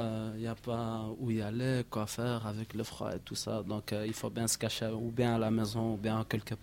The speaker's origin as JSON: {"language": "French", "country": "Spain", "moved": "yes", "lives_now": "Belgium", "said": "Je viens du même quartier que lui. Ça fait 3 ans que je suis ici en Belgique."}